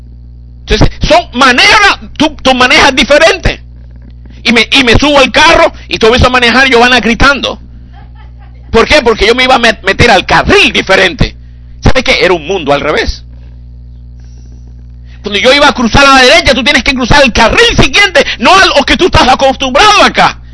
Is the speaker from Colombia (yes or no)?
yes; Colombia; moved away as an adult; now in United States; Mire, yo nací en Colombia, me crié en Colombia, y cuando vine a Estados Unidos, yo tuve que dejar de mi mentalidad colombiana.